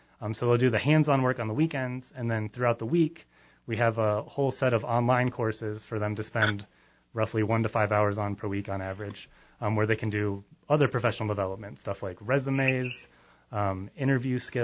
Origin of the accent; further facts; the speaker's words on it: Michigan, United States; also born or lived in Washington, D.C.; now in Prescott, United States; I've lived in Prescott for almost 2 years now. I grew up in Michigan originally.